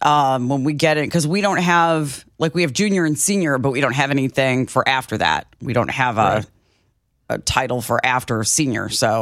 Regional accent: Illinois, United States; now in Kansas City, United States; I mean, I grew up near Chicago. So my dislike of St. Louis goes way back.

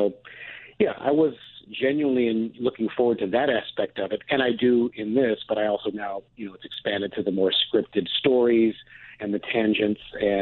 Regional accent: Michigan, United States; accent: Midwest; now in Chicago, United States; I moved to Chicago after college, and I was born in Michigan, went to school in Michigan, and then moved to Chicago after. You wouldn't know, I'm very Midwest. When I talk, I sound Chicago.

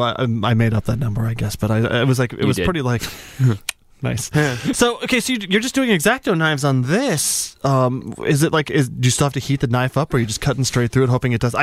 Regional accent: New Mexico, United States; I'm from New Mexico originally

